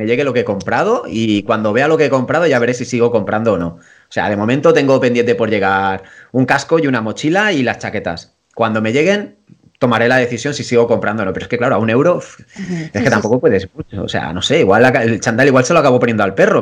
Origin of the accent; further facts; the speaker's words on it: Catalonia, Spain; Pero creéis que es 1 euro, es 1 euro, soy catalán, tía, ¿qué quieres?